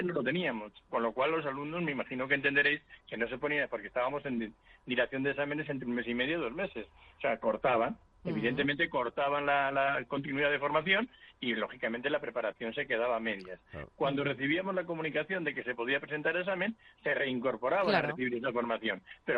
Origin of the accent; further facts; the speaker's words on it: Ávila, Castile and León, Spain; yo soy de Ávila, de la provincia de Ávila